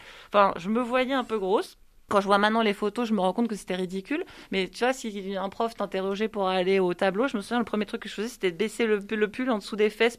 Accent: Saint-Cloud, Île-de-France, France; also born or lived in Garches / Rueil-Malmaison; Alors, je suis née à Saint-Cloud, dans les Hauts-de-Seine, et j'ai grandi dans les Hauts-de-Seine toute ma vie, à Garches et Rueil-Malmaison.

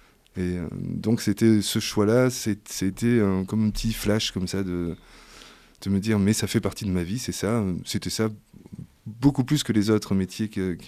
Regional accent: Marseille, Provence-Alpes-Côte d'Azur, France; born there; je suis né à Marseille, en plein centre. Et ensuite, à 6 mois, je me suis retrouvé avec mes grands-parents, parce que ma mère a dû déménager à Sète.

